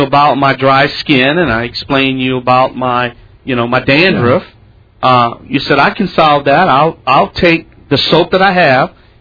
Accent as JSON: {"language": "English", "town": "New Orleans", "region": "Louisiana", "country": "United States", "said": "Everybody knows my story about Katrina. I'm from New Orleans, Louisiana. I got wiped out down there."}